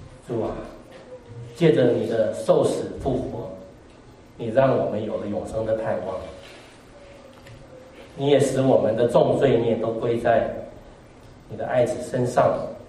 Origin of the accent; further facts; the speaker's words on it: Taiwan; 我父亲是因为国共内战逃到台湾的，跟大家提过，我是外省人的第二代，但是在台湾呢，有些本省人比较有钱，我们家是我是穷书生长大的，